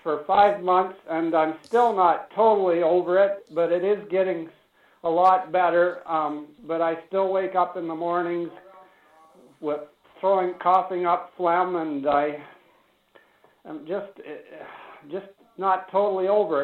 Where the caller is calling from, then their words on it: Toronto, Ontario, Canada; Canada. Around Toronto.